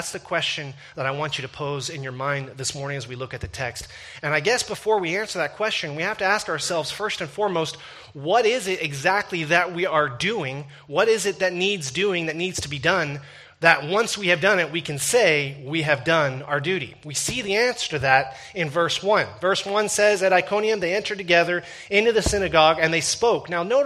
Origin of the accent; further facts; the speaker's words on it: Canada; as Christians, particularly as Canadian, polite Canadian Christians, we are increasingly reluctant to take them there.